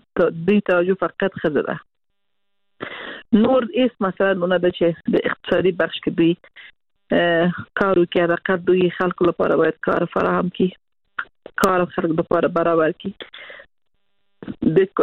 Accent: Afghanistan; ما زه لکه د یو افغان په حیث ما هیله دغه دی چې طالبان باید داسې یو لاره دوی افغانانو ته برابر کړي چې خلک دته زړه ټینګ کړي په افغانستان کې پاتې شي

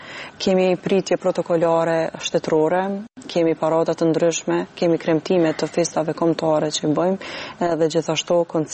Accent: Prizren, Prizren District, Kosovo; Jam klarinetiste nga Prizreni.

